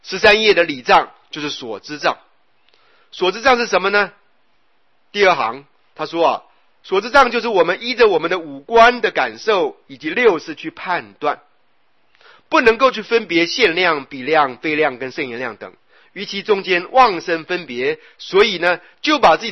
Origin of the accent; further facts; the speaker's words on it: Taipei, Taiwan; 我台北人，我坐过这个北回归线也很多次了